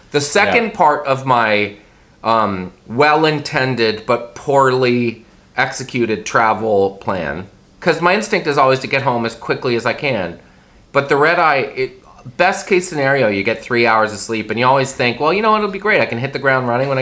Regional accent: Port Hope, Ontario, Canada; I'm from Port Hope. Guess what? I'm from Port Hope.

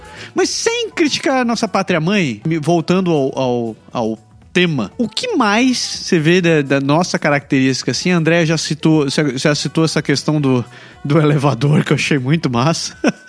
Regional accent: Brazil; eu fico com vergonha de dizer que eu sou brasileiro

